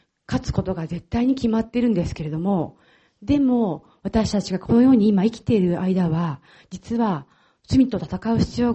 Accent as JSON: {"language": "Japanese", "region": "Aichi", "country": "Japan", "said": "私は最初にお話ししたように愛知県の出身なんですね。"}